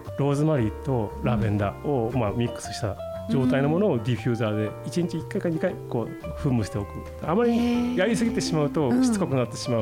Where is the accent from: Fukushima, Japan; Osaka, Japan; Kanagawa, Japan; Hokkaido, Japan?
Fukushima, Japan; Futaba; 双葉町出身ですけども、